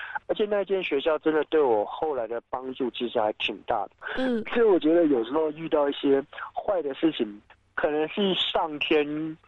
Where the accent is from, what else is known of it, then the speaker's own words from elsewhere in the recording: Taiwan; 对，但是因为我是台湾人的关系